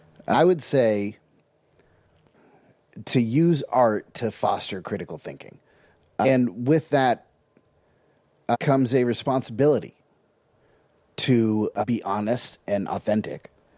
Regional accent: Fort Bragg, California, United States; So I grew up in Fort Bragg, California. It's a small town on the coast of California.

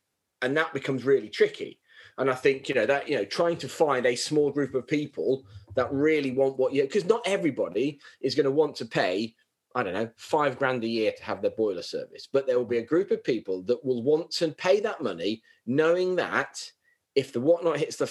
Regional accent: Blyth, North East England, United Kingdom; born there; I was born in Blythe, but I was, you know, made in the Royal Navy and that sort of thing.

